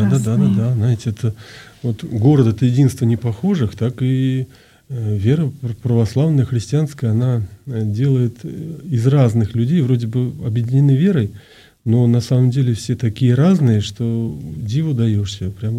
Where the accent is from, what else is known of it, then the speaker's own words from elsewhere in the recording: Saint Petersburg, Russia; born there; now in Moscow, Russia; я родился в Петербурге